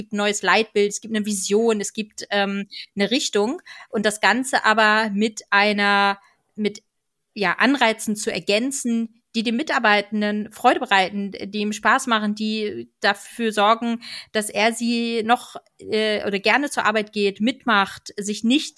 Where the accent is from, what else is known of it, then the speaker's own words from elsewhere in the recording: Northern Germany, Germany; ich komme ja aus Norddeutschland